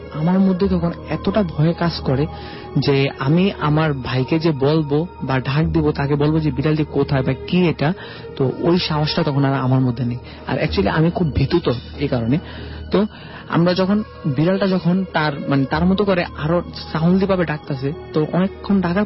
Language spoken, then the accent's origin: Bangla; Chandpur, Chittagong Division, Bangladesh; now in Dhaka, Bangladesh; আমার গ্রামের বাড়ি চাঁদপুর বাবুয়ার উত্তর মশাদি গ্রামে।